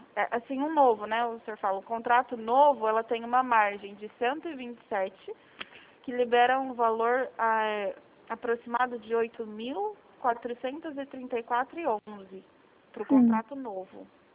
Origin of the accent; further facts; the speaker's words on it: Presidente Prudente, São Paulo, Brazil; eu sou de Presidente Prudente no interior de São Paulo